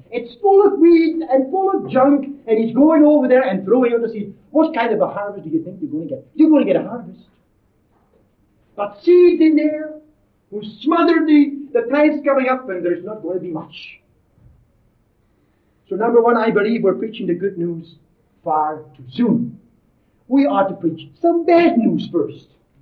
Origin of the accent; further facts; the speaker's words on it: United States; I'm not just a European. I come from America.